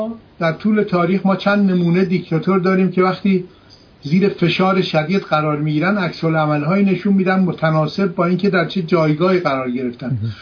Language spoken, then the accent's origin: Persian; Kermanshah, Iran; شما میدونید که من خودم کرمانشاهیم.